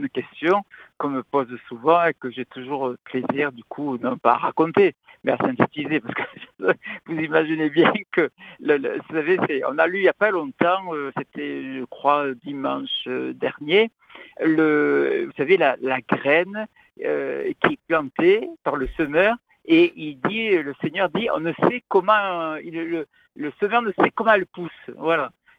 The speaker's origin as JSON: {"language": "French", "town": "Marseille", "region": "Provence-Alpes-Côte d'Azur", "country": "France", "said": "Alors, donc, je suis Marseillais."}